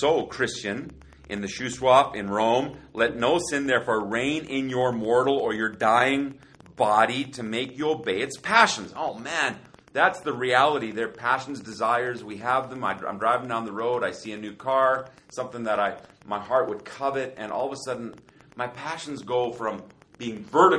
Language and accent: English; Germany; now in Winnipeg, Canada; I grew up in Germany